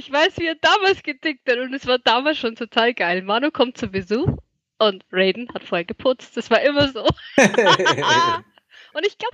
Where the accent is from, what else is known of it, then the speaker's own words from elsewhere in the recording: Bavaria, Germany; Ich bin aus ganz, ganz anderen Gegenden. Das ist Kaffrange, ja, ich bin eine Oberpfälzerin.